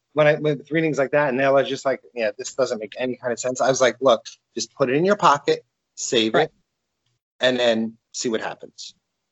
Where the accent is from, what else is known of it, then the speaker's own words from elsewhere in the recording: Pennsylvania, United States; He's from New York, and I'm from the Poconos. I'm the country, and he's the city witch.